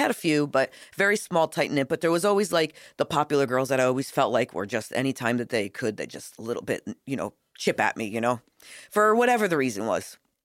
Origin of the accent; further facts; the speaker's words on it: Middletown, New York, United States; now in Myrtle Beach, United States; Well, like you said, we grew up in Middletown, New York.